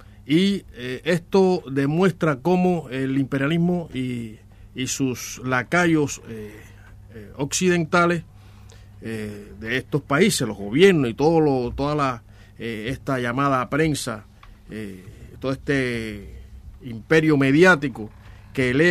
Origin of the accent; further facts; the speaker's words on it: Cuba; como cubano y como cubano que soy de la revolución